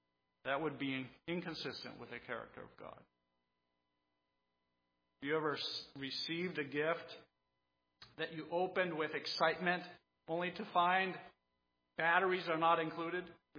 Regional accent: DR Congo; I grew up in the Congo. It was Zaire back then, and we lived very remote.

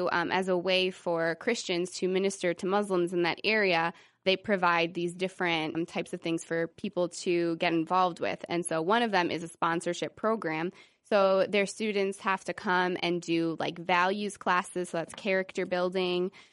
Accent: Brown Deer, Wisconsin, United States; also born or lived in Kewaskum; I grew up in Brown Deer

